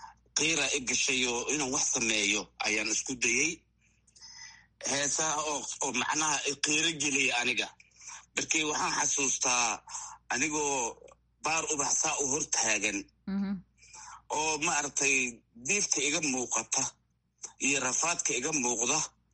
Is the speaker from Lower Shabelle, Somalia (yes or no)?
no; Banaadir, Somalia; born there; inkastoo banaadir aan ku dhashay